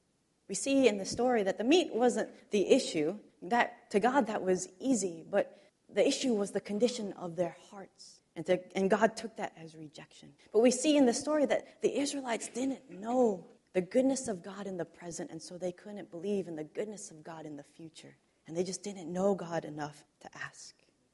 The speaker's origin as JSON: {"language": "English", "region": "Illinois", "country": "United States", "tie": "born or raised there", "said": "I grew up in Illinois. And in the Midwest, we have these things called thunderstorms."}